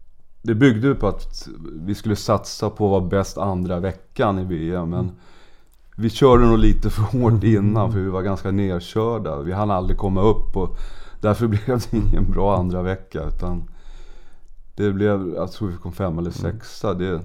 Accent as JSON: {"language": "Swedish", "country": "Sweden", "said": "Men här kom man då som svensk och skulle spela för laget mera."}